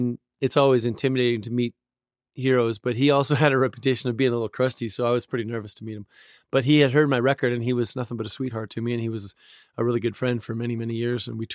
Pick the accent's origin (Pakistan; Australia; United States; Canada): Canada; Alberta; we're both from Alberta. But I met him, I don't know, 20 years ago in Calgary here.